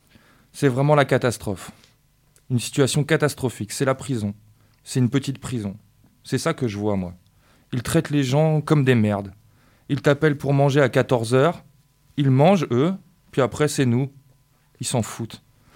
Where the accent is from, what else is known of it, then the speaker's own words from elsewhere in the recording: France; J'ai grandi ici en France.